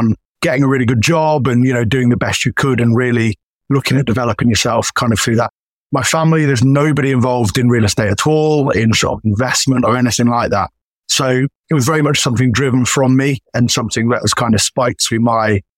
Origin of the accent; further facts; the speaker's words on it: United Kingdom; being a Brit